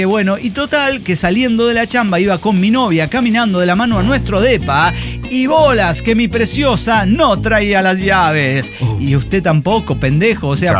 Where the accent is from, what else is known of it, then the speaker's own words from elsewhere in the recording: Monterrey, Nuevo León, Mexico; Yo como regio decía, no, se me esfuma entre las manos.